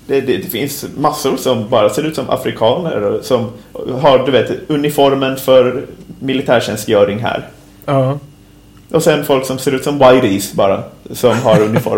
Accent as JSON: {"language": "Swedish", "town": "Tel Aviv", "region": "Tel Aviv District", "country": "Israel", "tie": "born or raised there", "said": "Men sen när jag kom till mina hemtrakter nu, så the real Tel Aviv"}